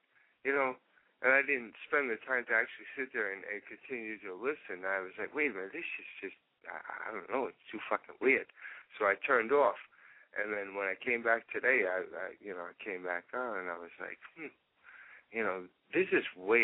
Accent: Providence, Rhode Island, United States; I'm originally from Rhode Island, but I moved there for a few years, and I didn't enjoy my time there. So I'm back in Providence, where I was born.

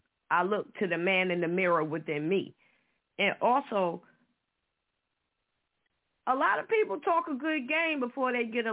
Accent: New York, United States; now in Philadelphia, United States; No, I'm not from Philly. I'm from New York, but Philly is still my home because it's the land, right?

